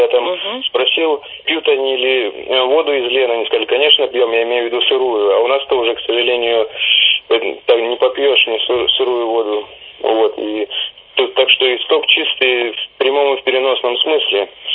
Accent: Siberia, Russia; потому что мы сибиряки, к сожалению, такие, ну, о себе, в частности, говорю, не очень-то подвижные

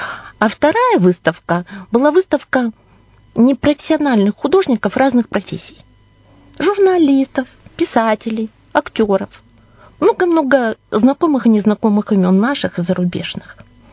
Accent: Ilantsy, Irkutsk Oblast, Russia; Я уроженка местного Ольхонского района, села Иланцы.

